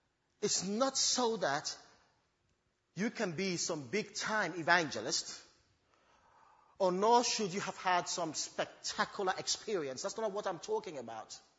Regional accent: Gambia; I'm from the Gambia, and oh, I used to be a Muslim.

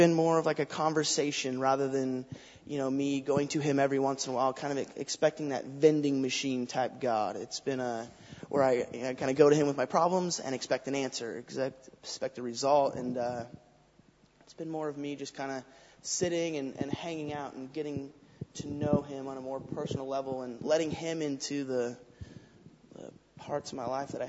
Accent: Colorado, United States; now in California, United States; I was born and raised in Colorado. We've only lived in California in that area for about 5 years now, so.

